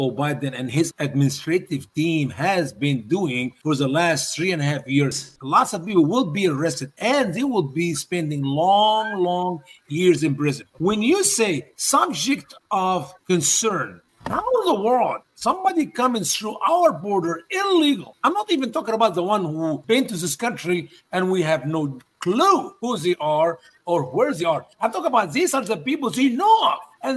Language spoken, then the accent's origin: English; Egypt; including my home country, Egypt.